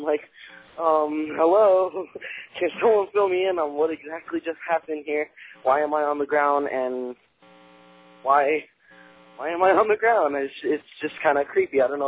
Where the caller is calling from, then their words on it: New York, United States; I'm calling from New York.